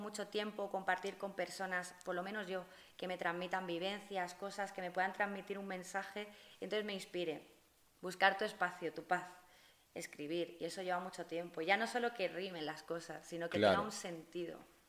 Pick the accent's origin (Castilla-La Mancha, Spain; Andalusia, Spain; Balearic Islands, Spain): Balearic Islands, Spain; Pues nací en Mallorca.